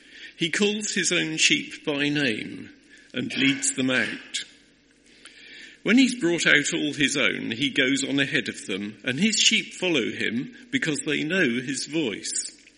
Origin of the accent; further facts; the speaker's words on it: Cardiff, Wales, United Kingdom; born there; and I'm Welsh, technically. I was born in Cardiff.